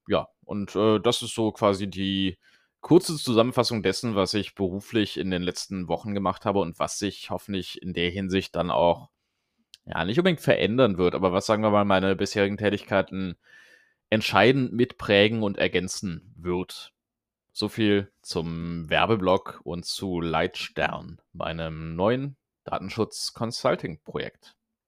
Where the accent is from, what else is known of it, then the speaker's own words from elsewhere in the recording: Brühl, North Rhine-Westphalia, Germany; von dort ins schöne Brühl, wo ich herkomme.